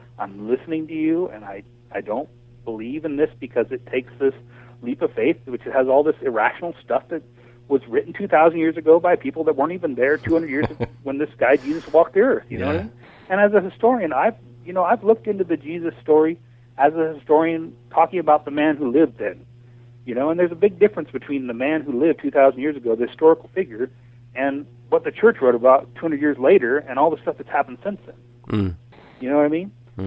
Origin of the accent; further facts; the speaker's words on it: United States; I'm so upset because as an American taxpayer